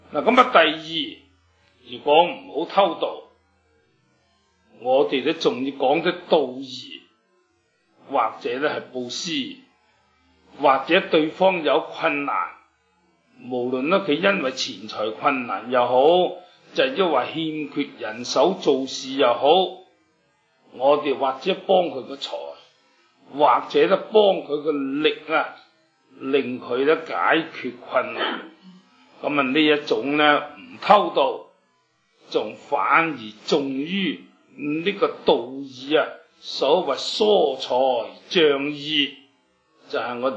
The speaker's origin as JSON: {"language": "Cantonese", "country": "China"}